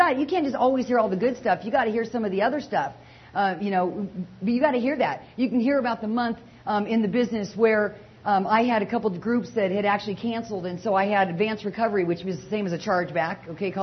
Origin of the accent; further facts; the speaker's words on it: Arizona, United States; Okay, I know it's toasty because I'm from Arizona and I love it when it's 100 and I'm warm.